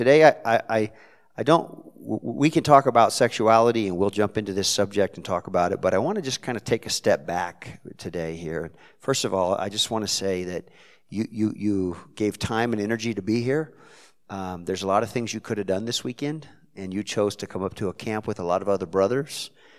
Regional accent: Modesto, California, United States; also born or lived in Salinas, California / Watsonville, California; I was born in Salinas, California, on the Monterey Bay area. So this is home turf. Raised in Modesto, California, in the San Joaquin Valley. And lived in Watsonville.

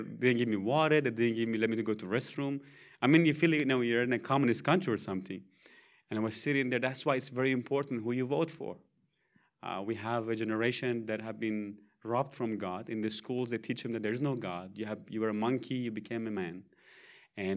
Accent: Iran; I'm from Iran originally. And they asked me, if you're a Muslim, I said, I used to be. I'm a Christian now.

